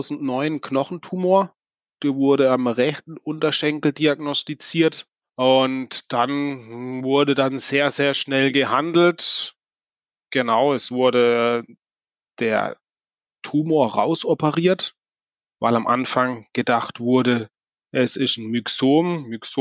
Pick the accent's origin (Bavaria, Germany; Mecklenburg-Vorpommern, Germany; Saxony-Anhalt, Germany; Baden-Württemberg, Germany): Baden-Württemberg, Germany; Oberrimsingen; Ich komme ursprünglich aus Oberrimsing am Thuniberg.